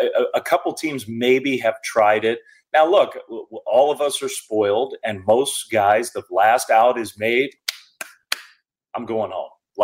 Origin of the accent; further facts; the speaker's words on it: Washington, District of Columbia, United States; because I grew up in Washington, D.C., and we didn't have a team.